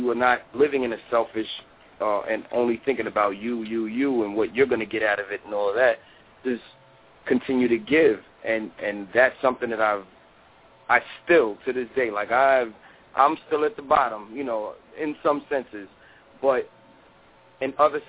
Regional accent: New York, United States; I'm from New York by way of Queens and Brooklyn.

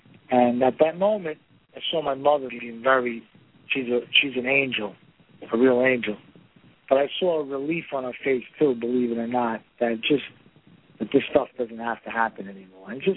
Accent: Bronx, New York, United States; But my story is, I grew up in the Bronx, in an Italian neighborhood, family of three boys.

